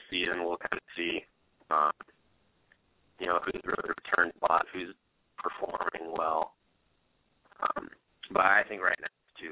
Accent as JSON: {"language": "English", "region": "Indiana", "country": "United States", "said": "I'm from Northwest Indiana, but I'm actually a Cardinals fan because of family ties in Missouri. I grew up rooting for the Cardinals."}